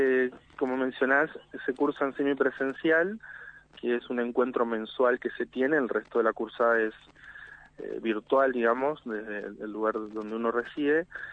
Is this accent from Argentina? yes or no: yes; Río Negro, Argentina; que estudiantes de mi pueblo, de la línea sur, puedan tener un lugar en donde habitar